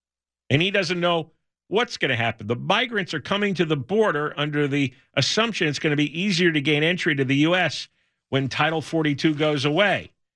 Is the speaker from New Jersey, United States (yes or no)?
no; New York, United States; Because I grew up in the New York metro area.